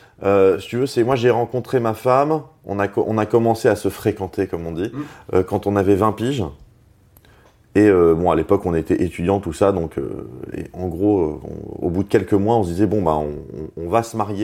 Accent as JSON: {"language": "French", "town": "Strasbourg", "region": "Grand Est", "country": "France", "said": "on vient tous les deux de Strasbourg."}